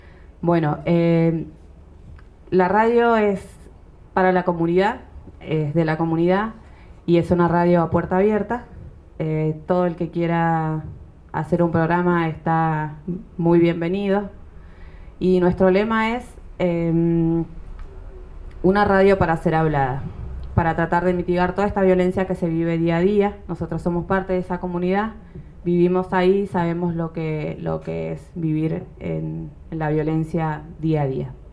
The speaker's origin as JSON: {"language": "Spanish", "region": "Mendoza", "country": "Argentina", "said": "Buenas noches … aquí con mis compañeros Lautaro y Franco, somos de Mendoza"}